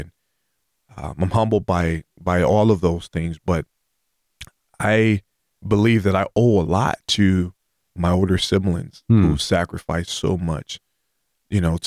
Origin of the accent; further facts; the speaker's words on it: Detroit, Michigan, United States; And in the inner city, I grew up in Detroit, Michigan